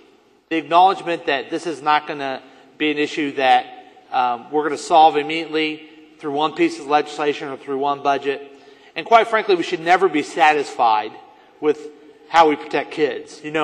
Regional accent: United States; I'm from Jackson County.

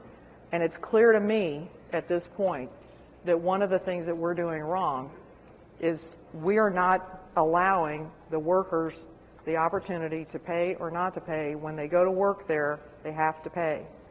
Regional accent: Missouri, United States; I'm originally from Central Missouri, and I know that housing costs and all sorts of different costs are much lower in the central part of the state

